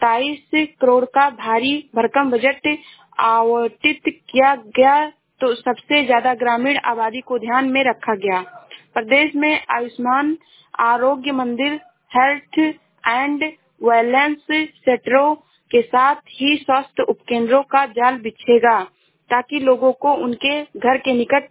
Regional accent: Uttar Pradesh, India; मैं जिला श्रावस्ती से हूँ।

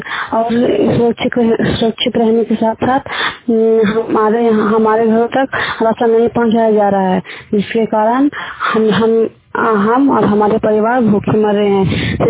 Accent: Bihar, India; और हम इजाक प्रखंड से हैं

